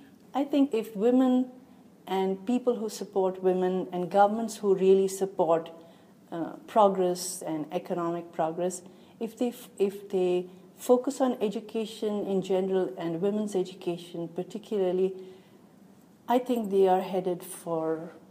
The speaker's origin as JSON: {"language": "English", "country": "Afghanistan", "said": "I am from Afghanistan."}